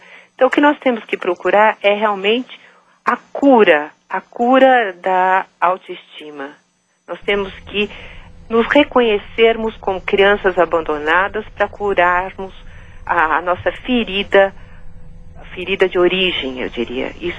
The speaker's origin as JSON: {"language": "Portuguese", "country": "Brazil", "said": "há muitas coisas que nós podemos valorizar enquanto brasileiro"}